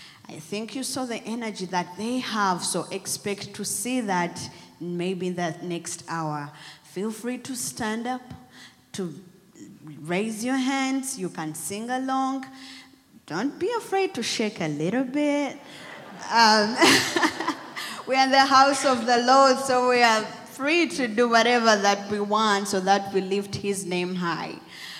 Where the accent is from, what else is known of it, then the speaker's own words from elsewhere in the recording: Uganda; We came from Uganda, East Africa, to worship with you this morning.